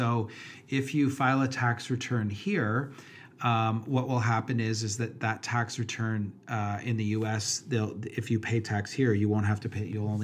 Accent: Canada; as a Canadian

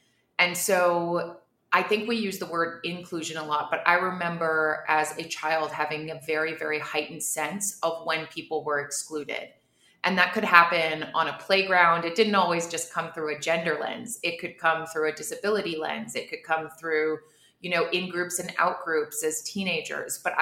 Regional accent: Bermuda; also born or lived in United States / United Kingdom; So I was born and raised in Bermuda, and then I did my schooling here. Then I left when I was 17 to go to Brown. Did my undergrad there, did grad school in the UK, lived in the US for a while, Philly, Boston, traveled all over, moved home right before the pandemic.

